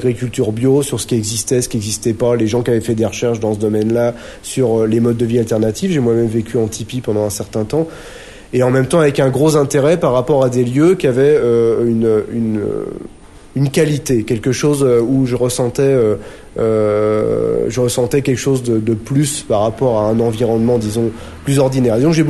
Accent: Paris, Île-de-France, France; born there; je suis né en France, à Paris, en 1965.

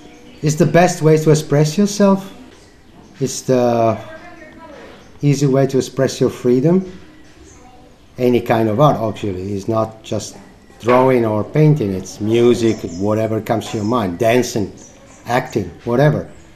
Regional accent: Italy; I'm 48 years old. I come from Italy.

